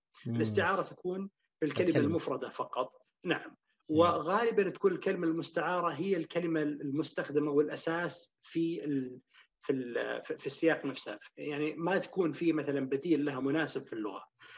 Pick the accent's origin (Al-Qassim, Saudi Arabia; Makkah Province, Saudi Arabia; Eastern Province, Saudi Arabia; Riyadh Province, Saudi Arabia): Eastern Province, Saudi Arabia; Al-Ahsa; ولدت بالأحساء شرق المملكة العربية السعودية، وفيها درست الابتدائية والمتوسطة والثانوية.